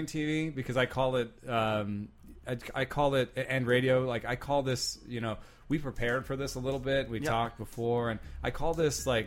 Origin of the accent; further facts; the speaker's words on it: Jamaica; also born or lived in Germany; now in Palo Alto, United States; I grew up in Jamaica and Germany and places where we didn't have much money.